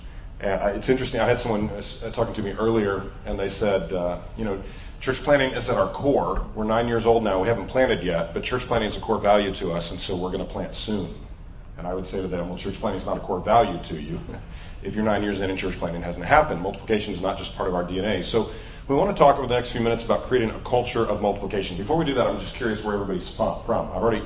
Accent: Colorado Springs, Colorado, United States; born there; So I was born in the Springs. Yeah, but it's been a long time since I've been there. My dad was at the Academy.

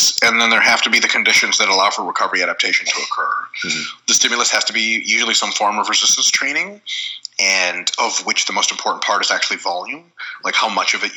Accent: Detroit, Michigan, United States; So I did most of my growing up in the Detroit metro area in Michigan.

